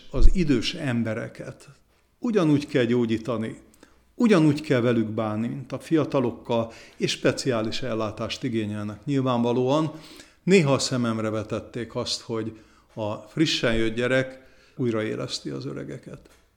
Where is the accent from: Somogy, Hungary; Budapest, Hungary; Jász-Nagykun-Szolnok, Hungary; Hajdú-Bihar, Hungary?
Budapest, Hungary; Újpest; Újpest meghatározta, ahogy felnőttem, a civilizálódásomat